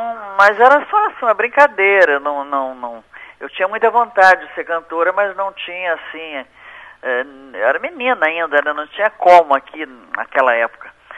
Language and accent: Portuguese; Vitória, Espírito Santo, Brazil; also born or lived in Afonso Cláudio / Vila Velha; Eu nasci em Afonso Cláudio, mas vim conhecer Afonso Cláudio agora, já com quase 40, 50 anos de carreira. Eu morei em Vitória, em Vila Velha